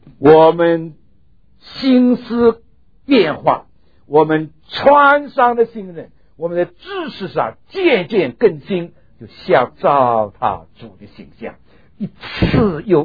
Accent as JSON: {"language": "Chinese", "country": "China", "said": "我们中国人看见"}